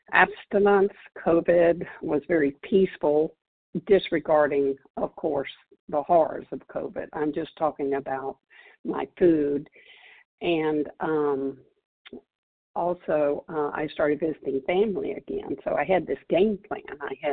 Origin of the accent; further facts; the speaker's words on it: California, United States; I'm from Southern California